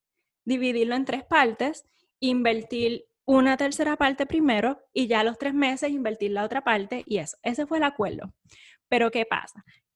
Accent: Puerto Rico; moved away as an adult; now in United States; Yo soy puertorriqueña, nací en la isla, me crié en la isla, estudié y hice mi bachillerato en Puerto Rico, soy ingeniera eléctrica de profesión.

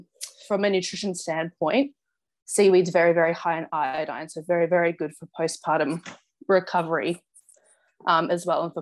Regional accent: Hong Kong; And from growing up in Hong Kong as well, I used a lot of Chinese medicine as well.

